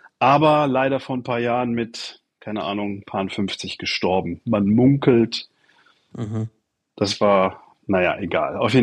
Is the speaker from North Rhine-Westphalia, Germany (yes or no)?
yes; Solingen, North Rhine-Westphalia, Germany; ich komme aus Solingen, das ist eine mittelgroße Stadt zwischen Düsseldorf und Köln.